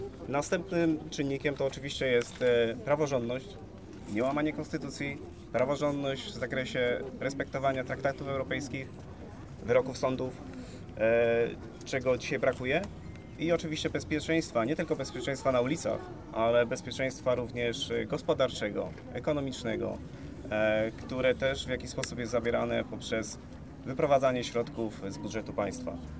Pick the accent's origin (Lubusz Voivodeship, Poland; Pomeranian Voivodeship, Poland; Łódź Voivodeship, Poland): Łódź Voivodeship, Poland; Piotrków Trybunalski; Jestem urodzonym piotrkowianinem, wychowałem się w tym mieście, kocham to miasto.